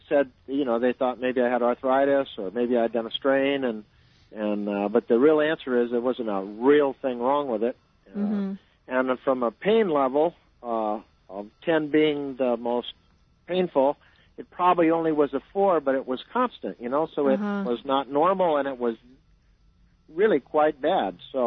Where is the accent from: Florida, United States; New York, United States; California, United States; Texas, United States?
California, United States; Okay, well, I'm from Southern California, and I'm a salesman for a printing company.